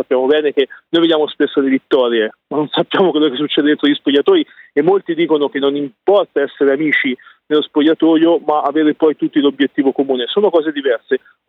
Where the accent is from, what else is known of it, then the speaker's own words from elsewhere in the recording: Tuscany, Italy; accent: Parma r; Poi non sono ducale perché sono toscano, ma ho l'R ducale